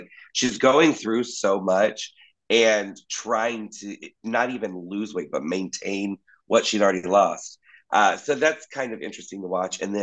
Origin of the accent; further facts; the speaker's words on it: Florida, United States; You know, I grew up in Florida, so the snow is still kind of magical and exotic for me.